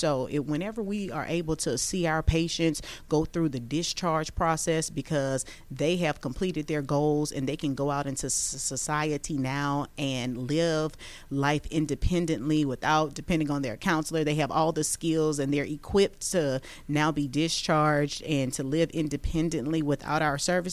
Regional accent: Baton Rouge, Louisiana, United States; now in Georgia, United States; We're both from Baton Rouge, Louisiana, and then he went to Ole Miss to play football. We met in Baton Rouge, and then 10 years later, we reunite here in Georgia.

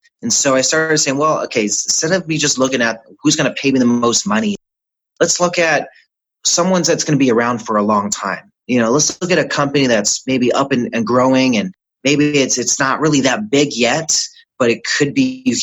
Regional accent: Riverside, California, United States; born there; So, you know, I was born in Southern California, Riverside, and the hospital now that I was born at is currently a Lowe's.

